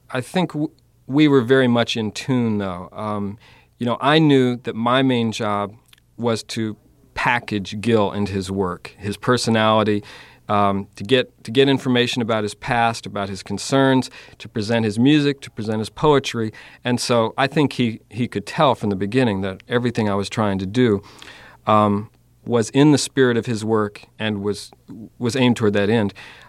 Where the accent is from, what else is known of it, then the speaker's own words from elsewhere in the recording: Washington, District of Columbia, United States; I mean, it's my city, too. I mean, I grew up in Washington